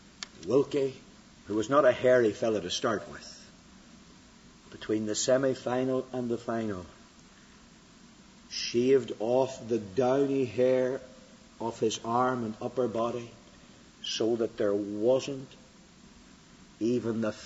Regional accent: United Kingdom; I come from Britain

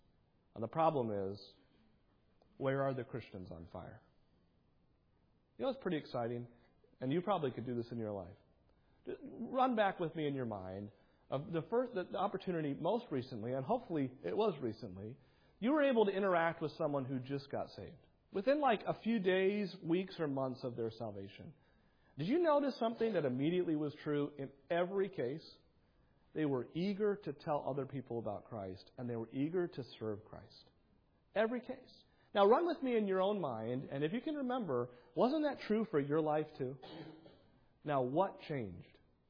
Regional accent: New England, United States; now in Florida, United States; We don't do this as much in Florida, but where I grew up in New England, and I know others grew up in some colder weather states, we heated our house with a wood stove.

